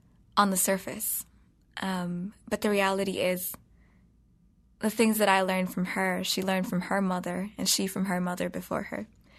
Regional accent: Darfur, Sudan; also born or lived in Philadelphia, United States; yes, I'm a kid from Darfur, but I'm also a kid from Philly, which is very important.

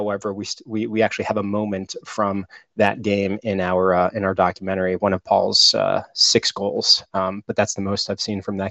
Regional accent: New York, United States; So I grew up on Long Island where lacrosse is king. We would take down any Baltimore school any day for sure.

